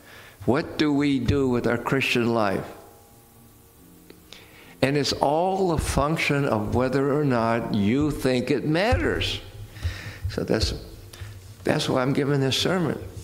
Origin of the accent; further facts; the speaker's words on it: Mount Joy, Iowa, United States; also born or lived in New York; I was born in New York and raised in Iowa. I was raised in Mount Joy, Iowa. Nobody I ever met ever heard of Mount Joy, Iowa.